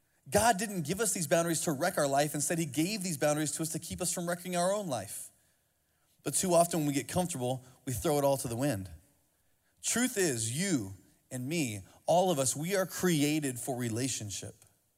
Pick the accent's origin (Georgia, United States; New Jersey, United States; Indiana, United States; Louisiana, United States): Indiana, United States; and I grew up in Indiana after I learned to drive, and I moved back to Indiana